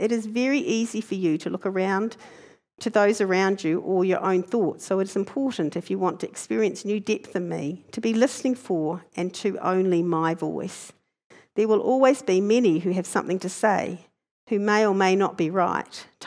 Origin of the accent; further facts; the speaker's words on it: Hastings, Hawke's Bay, New Zealand; they were created in Hastings, where I grew up in New Zealand.